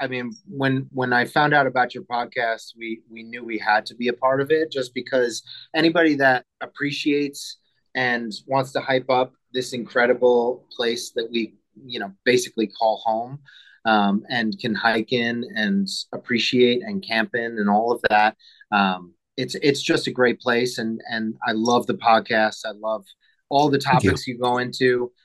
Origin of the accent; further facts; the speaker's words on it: New York, United States; Yeah, so I grew up on Long Island, not far, you know, obviously downstate.